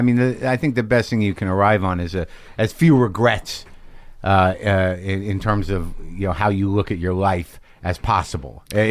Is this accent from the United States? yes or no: yes; United States; as a an American middle class Jew person.